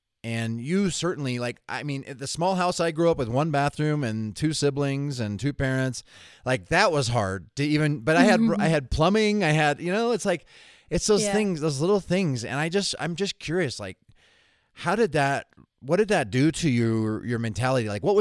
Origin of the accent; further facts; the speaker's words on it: United States; I'm American. I feel like I can't identify with that challenge. Like I grew up in a pretty small house